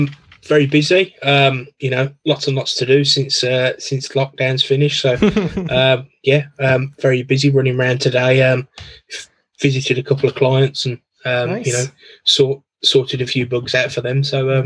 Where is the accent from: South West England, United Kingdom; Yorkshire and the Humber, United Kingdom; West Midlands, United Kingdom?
West Midlands, United Kingdom; Birmingham; I'm from Birmingham in the UK. So born here, grew up here, live here now still. Pretty simple. Pretty, you know, easy stuff. I've always kind of lived and worked in about 10 miles of where I was born.